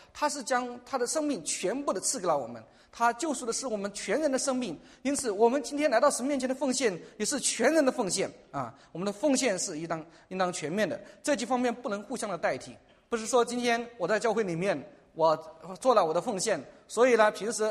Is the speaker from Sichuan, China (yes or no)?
yes; Sichuan, China; 钱钱钱，命相连啊，是我们四川人的一个土话。